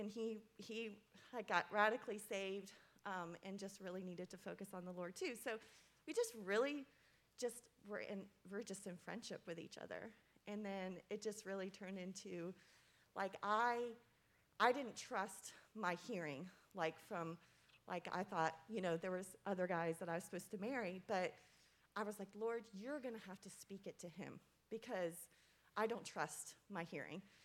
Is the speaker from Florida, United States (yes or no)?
yes; West Palm Beach, Florida, United States; I'm from West Palm Beach, Florida. Came up here to do the internship, and met this guy.